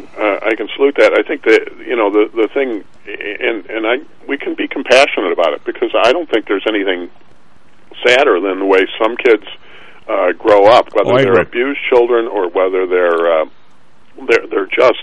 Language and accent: English; Chicago, Illinois, United States; moved away as an adult; now in St. Joseph, United States; when I first moved to St. Joe in the 90s, they used to laugh at me as a Chicagoan because I locked my doors.